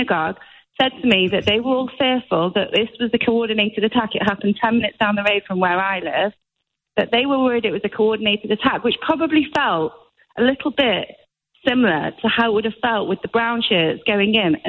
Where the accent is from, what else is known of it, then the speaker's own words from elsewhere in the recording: Manchester, North West England, United Kingdom; I'm actually Jewish and I'm from Manchester